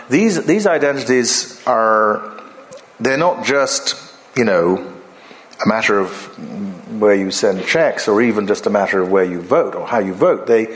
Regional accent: Ghana; which I grew up in Ghana

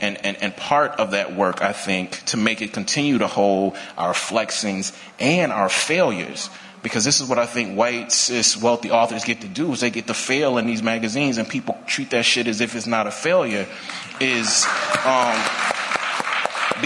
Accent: Mississippi, United States; And I'm from Mississippi.

